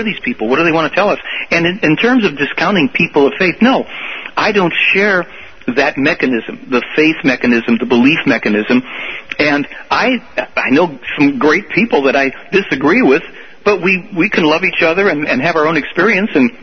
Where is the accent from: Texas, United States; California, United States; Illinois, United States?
Illinois, United States; Chicago; born there; No. I'm born here. I was born in Chicago. That's not too far.